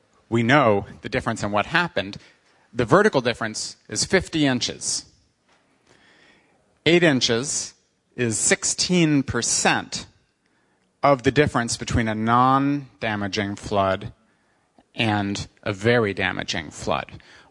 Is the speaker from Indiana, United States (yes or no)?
no; New York, United States; Since I'm from New York, I'll start with Sandy.